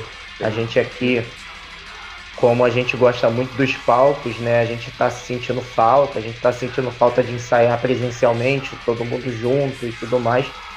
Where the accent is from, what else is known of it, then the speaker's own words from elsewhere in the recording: Rio de Janeiro, Brazil; Nós todos somos da capital do Rio de Janeiro, mas cada um mora num bairro, né?